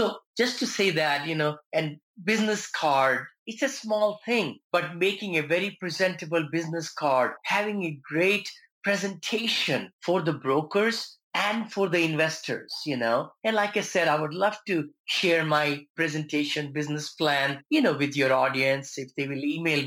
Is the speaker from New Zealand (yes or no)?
no; India; moved away; all the great motivators, you know, who have shaped my life over the last 40 years since I came from India.